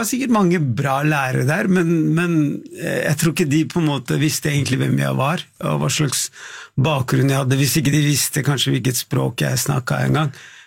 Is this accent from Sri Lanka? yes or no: yes; Sri Lanka; now in Norway; Jeg kom fra Sri Lanka, og ironisk nok så flyttet vi til Tante Ulrikkes vei. Det min første adresse i Norge.